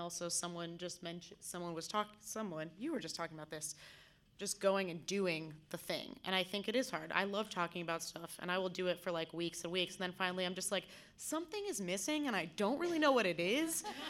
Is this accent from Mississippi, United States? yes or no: no; New York City, New York, United States; maybe it's as a born and raised UU, maybe it's my experience growing up in New York City or whatever.